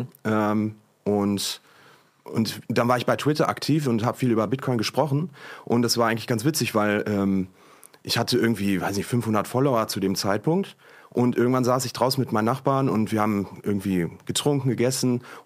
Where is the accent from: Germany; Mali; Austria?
Germany; Hamburg; ich komme aus Hamburg.